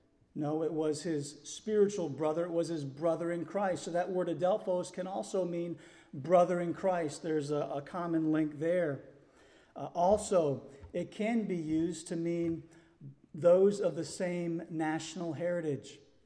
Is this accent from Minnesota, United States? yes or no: no; Montville, Connecticut, United States; I go back to my hometown of Montville, Connecticut.